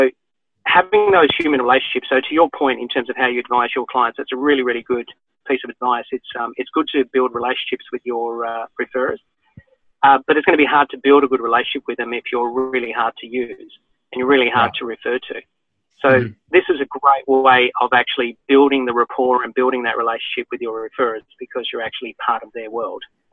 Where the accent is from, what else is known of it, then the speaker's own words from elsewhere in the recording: Australia; But when you step back a bit, as an Australian, I'm not using the same practice 100% of the time.